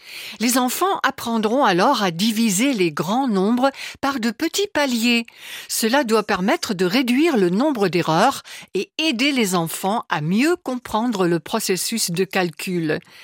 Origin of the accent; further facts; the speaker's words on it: Saarland, Germany; Aussi chez nous, en Sarre, il y a des personnages particuliers au feu rouge pour piétons.